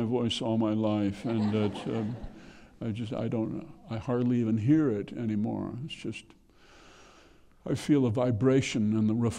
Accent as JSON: {"language": "English", "region": "Midwest", "country": "United States", "said": "I'm from the Midwest, you have to understand. We're full of self-doubt, you know, and when you grow up in a small town"}